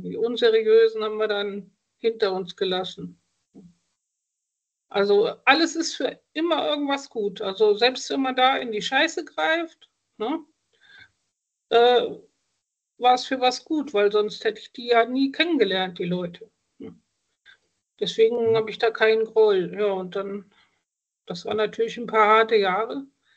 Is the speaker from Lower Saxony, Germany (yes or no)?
no; Flensburg, Schleswig-Holstein, Germany; Ich bin gerade in meiner Heimatstadt Flensburg